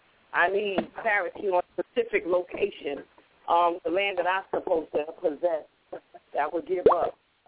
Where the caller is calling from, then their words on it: Sarasota, Florida, United States; I'm calling from Florida.